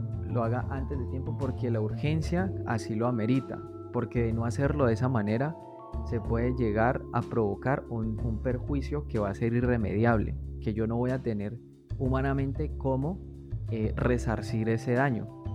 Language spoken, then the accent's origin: Spanish; Colombia; quienes tenemos ciudadanía colombiana o somos colombianos